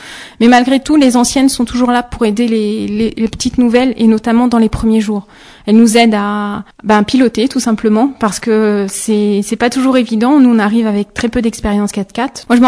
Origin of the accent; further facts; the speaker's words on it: Normandy, France; moi je suis normande, on est des filles de l'Ouest